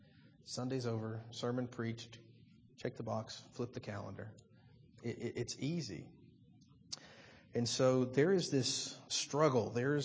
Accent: the South, United States; I come from the South. You know, if you're going to be in a beauty pageant, Miss Troy, Miss Alabama, you better belong to a church.

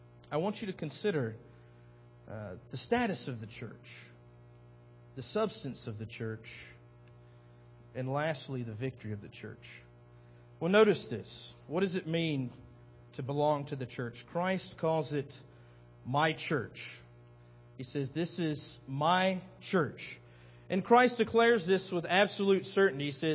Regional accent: the South, United States; I grew up in the South. I saw it.

